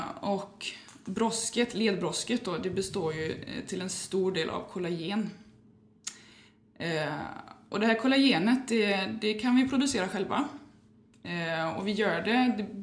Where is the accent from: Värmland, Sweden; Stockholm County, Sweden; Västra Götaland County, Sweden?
Västra Götaland County, Sweden; Tanumshede; är född och uppväxt i Tanumshede. Jag har bott på lite olika platser i Sverige